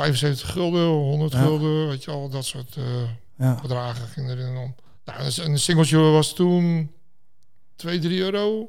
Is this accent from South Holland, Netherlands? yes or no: yes; Alblasserdam, South Holland, Netherlands; toen was ik verhuisd eigenlijk van Alblasserdam naar Rotterdam. Want ik heb mijn jeugd in Alblasserdam doorgebracht eigenlijk.